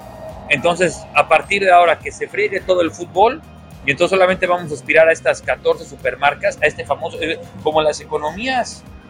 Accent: Spain; Yo soy español, ¿no?

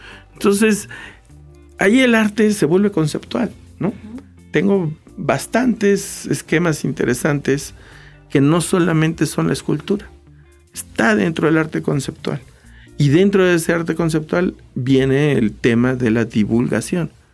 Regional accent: Coyoacán, Mexico City, Mexico; Sí, Coyoacán es mi pueblo, es mi rancho, para mí, comes, disfrutas y vives Coyoacán.

